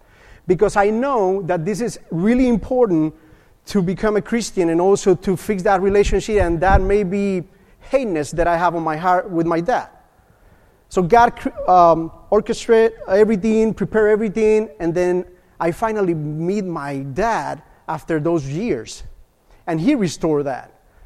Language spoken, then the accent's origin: English; Puerto Rico; moved away as an adult; most likely you guys know that I came from Puerto Rico.